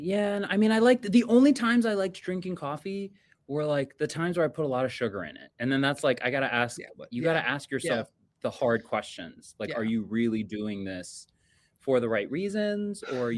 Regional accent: United Kingdom; So in that sense, I am extremely British.

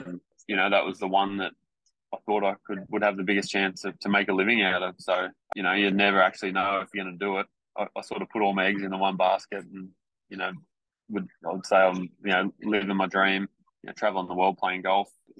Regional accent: Warrnambool, Victoria, Australia; Yeah, it was great growing up in Warrnambool. Obviously, it's a pretty small town. I think when I was growing up, it was about 25,000 people.

